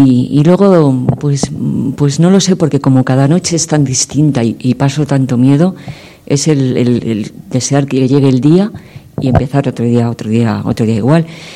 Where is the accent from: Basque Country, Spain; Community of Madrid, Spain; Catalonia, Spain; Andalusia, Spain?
Community of Madrid, Spain; Madrid; de Madrid y me alegro mucho de esta pregunta